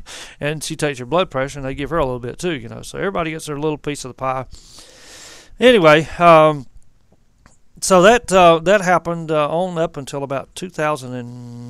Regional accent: Rock Hill, South Carolina, United States; now in Henderson, United States; Which lasted for about a year, till I moved up here to Henderson in 86. I am originally from the Fort Mill, Rock Hill area of South Carolina.

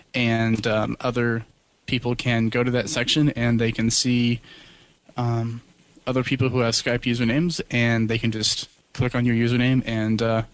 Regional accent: Fayetteville, Arkansas, United States; from Arkansas.

